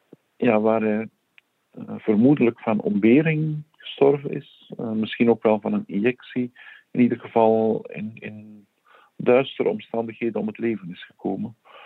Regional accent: Flanders, Belgium; now in Netherlands; als Vlaming die in Nederland woont en aanvankelijk ook niet zo vertrouwd was

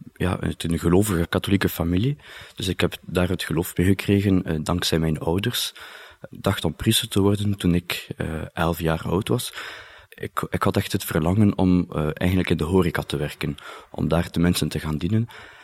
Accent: Flanders, Belgium; Ik ben in mijn eerste jaar theologie en ik kom uit de streek van Yper.

